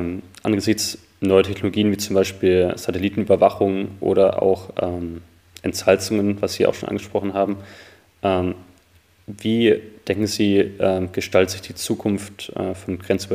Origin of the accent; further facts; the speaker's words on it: Dresden, Saxony, Germany; auch in Dresden, wo ich herkomme ursprünglich.